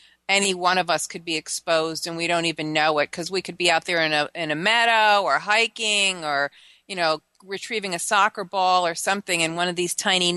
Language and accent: English; New York, United States; when I was a child growing up on Long Island, we were, you know, very tick infested down there, and they still are.